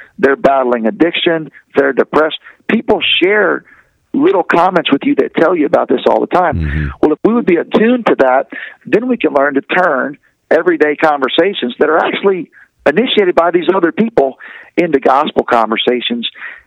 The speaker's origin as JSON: {"language": "English", "region": "Bible Belt", "country": "United States", "tie": "born or raised there", "lives_now": "South Florida, United States", "said": "I grew up in the Bible Belt. I was pastoring Bible Belt churches my entire life. That's where I'm comfortable."}